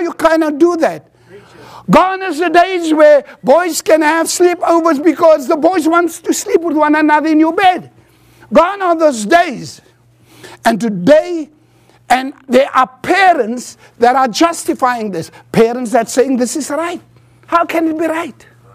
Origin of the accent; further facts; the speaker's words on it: South Africa; But living in South Africa today, as a South African citizen, I can do so winning anytime.